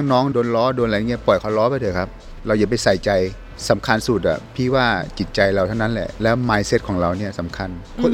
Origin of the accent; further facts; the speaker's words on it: Chiang Mai, Thailand; สมัยเด็กๆเนี่ยเราอยู่บ้านเนี่ยบ้านเราก็อยู่ต่างจังหวัดนะครับผมเป็นคนเชียงใหม่นะครับอยู่ในป่าในเขาเนี่ยครับ